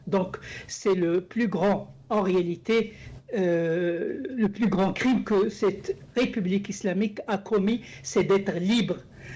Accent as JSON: {"language": "French", "country": "Morocco", "said": "Moi, je suis d'origine marocaine, je suis marocain"}